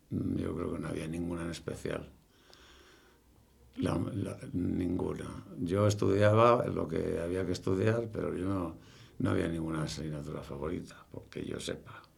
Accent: Toledo, Castilla-La Mancha, Spain; Pero rápidamente nos fuimos a Toledo. Y mi infancia fue en Toledo, en una casa militar que era un chalet adosado en una urbanización militar.

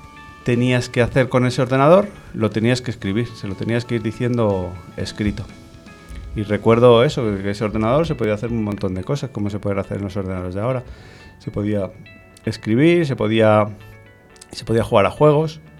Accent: Zaragoza, Aragon, Spain; yo nací en Zaragoza y yo me he criado en una casa que se parece mucho a las casas que hay ahora. Era un piso en una urbanización

